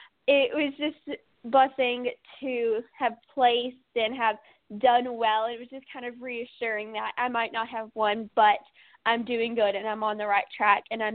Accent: Henderson, Tennessee, United States; not only representing my hometown of Henderson, but also Martin.

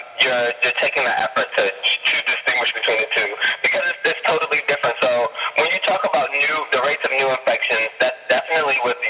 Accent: United States; I'm an American, but like, you know, I have a different experience as would another American.

